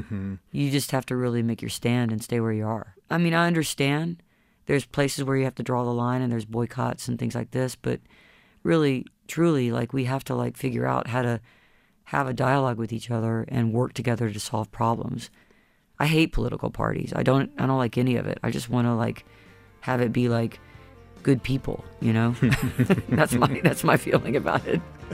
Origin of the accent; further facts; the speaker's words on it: Georgia, United States; I feel as a Southerner, of never wanting to leave and loving it so much, but knowing that a lot of the people, you know, where I live specifically, which is in a rural area of North Georgia